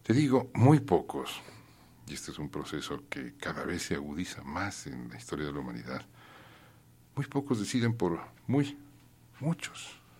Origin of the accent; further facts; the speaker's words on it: Mexico; porque pertenecemos a un país que se llama Estados Unidos Mexicanos, somos estadounidenses.